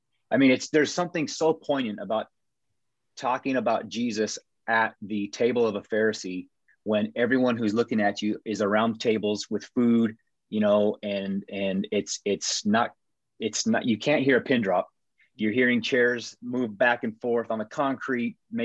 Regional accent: Taos, New Mexico, United States; So growing up in Taos, New Mexico, it was like a fish in water, right? I didn't really think about being Hispanic.

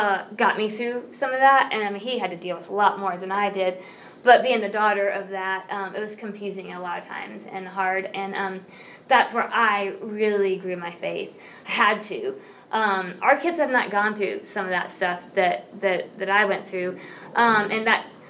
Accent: Brentwood, Tennessee, United States; I grew up in Brentwood, but went to a Nazarene church out near Opryland. That's where I grew up.

